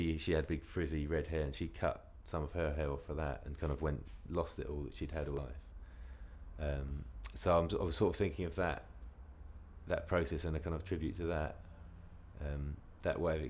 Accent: Canterbury, South East England, United Kingdom; I'm 34, and I come from Canterbury.

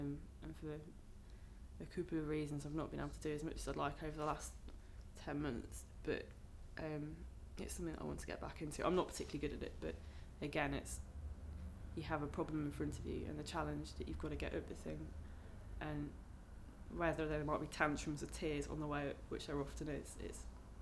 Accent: Cardiff, Wales, United Kingdom; accent: Welsh; moved away as an adult; also born or lived in Merthyr; I was born in Merthyr in Wales, and then I grew up near Cardiff, and was there until I went to university, and then went to University of Manchester. But where I grew up was kind of near the beach, the sea

